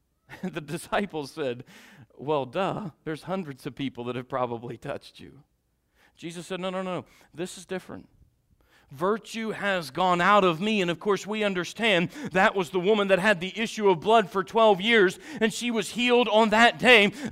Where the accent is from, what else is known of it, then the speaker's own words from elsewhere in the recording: Ireland; accent: Irish; Now I know some of you caught my Irish accent come out of that because I saw you.